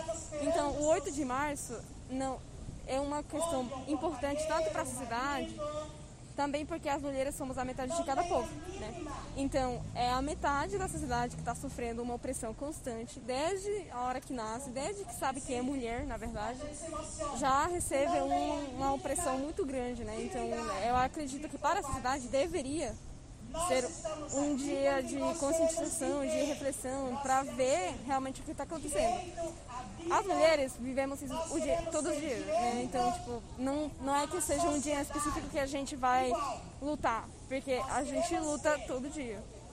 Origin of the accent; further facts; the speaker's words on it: Bolivia; Portuguese is a second language; eu tenho 23 anos, eu sou estudante de cinema na UNILA, sou boliviana.